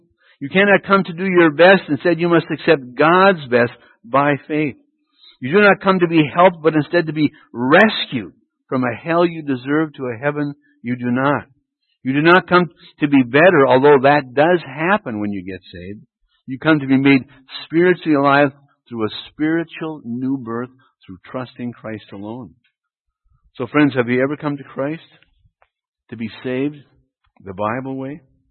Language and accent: English; Duluth, Minnesota, United States; I'm from Duluth up there in Lake Superior.